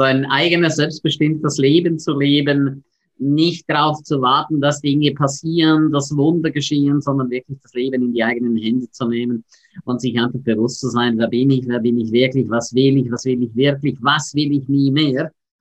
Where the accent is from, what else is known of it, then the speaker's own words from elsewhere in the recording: St. Moritz, Graubünden, Switzerland; Ich bin aufgewachsen in St. Moritz.